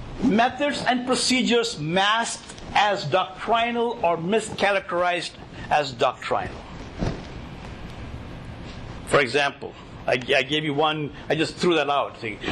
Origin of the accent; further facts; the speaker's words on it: Mumbai, Maharashtra, India; also born or lived in Kerala; I never grew up in Kerala, right? I grew up in Mumbai, so there's a little bit of a different perspective anyway.